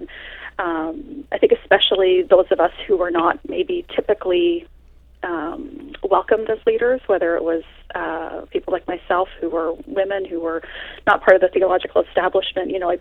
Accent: British Columbia, Canada; And, of course, I'm Canadian, and, just blogging here in BC

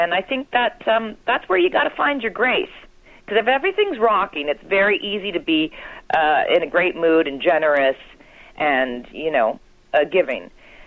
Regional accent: Canada; And I am Canadian

